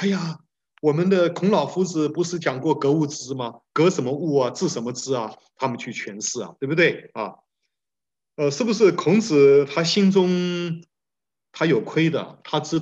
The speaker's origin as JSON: {"language": "Chinese", "country": "Taiwan", "tie": "born or raised there", "also_born_or_lived": "Taipei, Taiwan", "said": "我小的时候是在乡下长大的，那么大概台湾乡下哈，然后初中。高中就好一点，高中就到台北读书"}